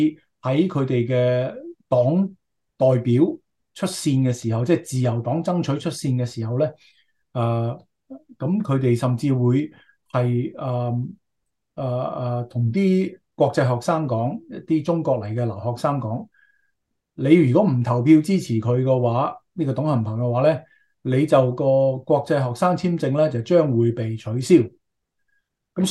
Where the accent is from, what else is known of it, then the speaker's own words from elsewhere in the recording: Canada; 喺我哋加拿大人嘅psyche 上面咧，其實已經留下一個非常之深刻嘅印象